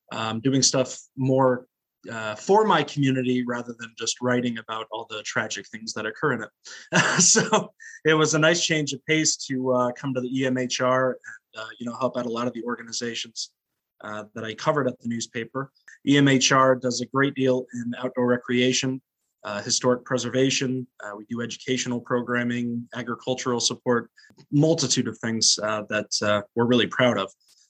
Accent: Wyalusing, Pennsylvania, United States; I grew up here in Wyalusing, which is in Bradford County, one of the four counties we serve.

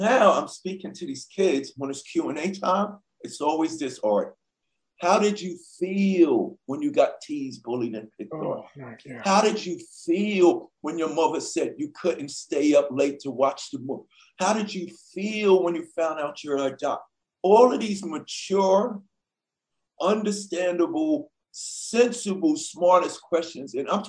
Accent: Queens, New York, United States; I grew up in Queens like you.

